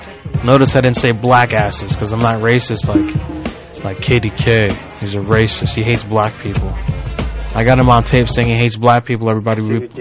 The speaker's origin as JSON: {"language": "English", "region": "Hawaii", "country": "United States", "said": "Anyway, we're from Hawaii."}